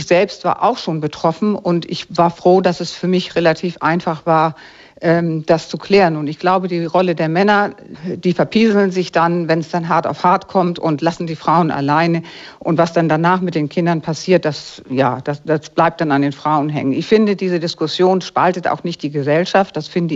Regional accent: West Germany, Germany; Also ich bin 67 Jahre alt und dieses Thema begleitet mich schon mindestens 50 Jahre. Ich komme ja aus Westdeutschland

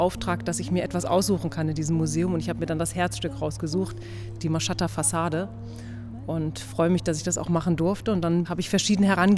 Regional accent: Germany; born there; Ich bin in Deutschland geboren, meine Eltern kommen beide aus dem Iran.

